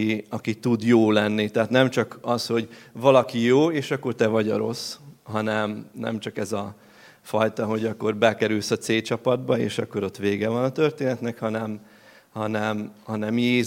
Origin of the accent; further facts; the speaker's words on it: Budapest, Hungary; Meséltem, hogy a 8. kerületben nőttem fel Budapesten